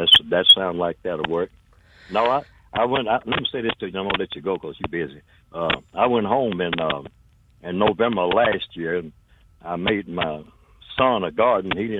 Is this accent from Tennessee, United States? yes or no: yes; Tennessee, United States; No, sir, I'm not really from Magnolia. I'm from East Tennessee, born on the Indian Reservation.